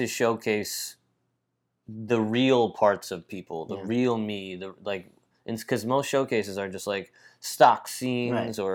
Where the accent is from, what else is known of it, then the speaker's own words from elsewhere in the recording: New York, United States; now in Los Angeles, United States; And I miss New York. I'm a New Yorker, you know. I miss New York so much.